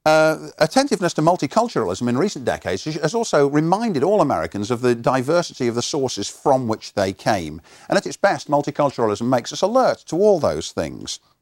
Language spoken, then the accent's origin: English; United Kingdom; now in United States; growing up in Britain, I never had any kind of citizenship education.